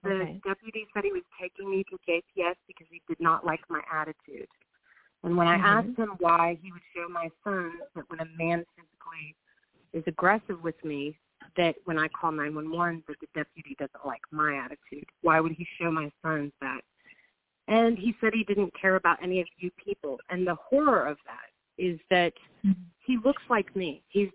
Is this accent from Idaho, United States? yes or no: no; Texas, United States; And I'm a Texan and a Democrat.